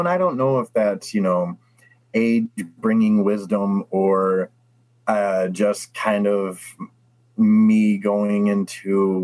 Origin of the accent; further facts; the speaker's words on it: Rockford, Illinois, United States; born there; growing up, you know, I was born in Rockford, so Madison was always there. And I always went up to Wisconsin to visit family and friends and all that.